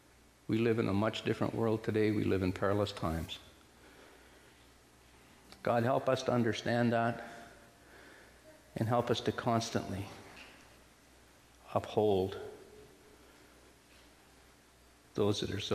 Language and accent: English; Dawson Creek, British Columbia, Canada; also born or lived in Yukon; having grown up on the Alaska Highway in northern BC and the Yukon, I think a lot in mileposts. I was born in Dawson Creek, mile zero of the Alaska Highway.